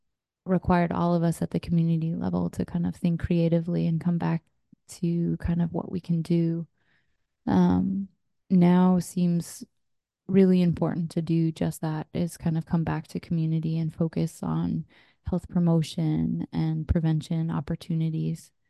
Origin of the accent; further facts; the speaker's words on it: Juneau, Alaska, United States; I was born and raised over in Juneau and have been practicing nursing in Alaska, but came back for 13 years now.